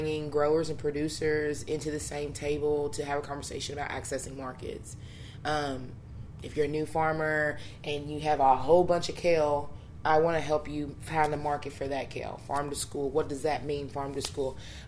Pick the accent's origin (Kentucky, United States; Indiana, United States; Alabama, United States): Kentucky, United States; Lexington; also born or lived in Austin, Texas / Madison County, Kentucky; I was born in Austin, Texas, raised in Madison County, Kentucky, grew up in Lexington, Kentucky, and I'm back home in Madison County.